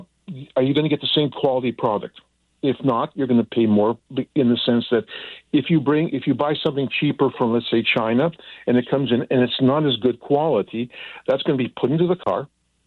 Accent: Canada; I'm a dual citizen. I'm originally from Canada. I'm an American. I'm what we call a Canucian.

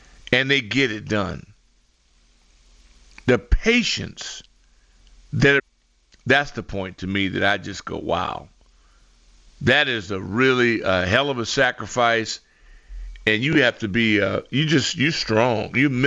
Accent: California, United States; Now, I do love, I mean, you know, growing up in Cali, until a rock got under my skateboard.

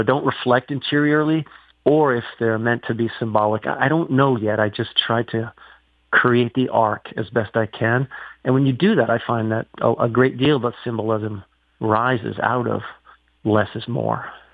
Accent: Pennsylvania, United States; And so it was a homecoming for me as an older man, to the younger, to the boy I was growing up in Pennsylvania.

